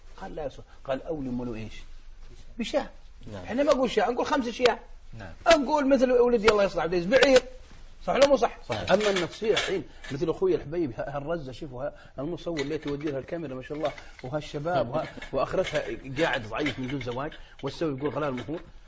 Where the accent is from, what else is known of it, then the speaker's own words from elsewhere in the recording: Saudi Arabia; لو يسألوني بعض الشباب عندنا في السعودية